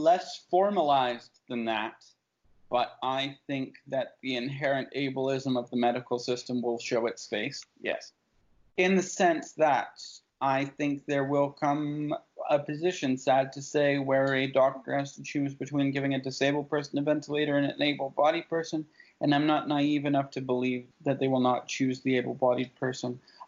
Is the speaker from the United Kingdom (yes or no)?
yes; United Kingdom; born or raised there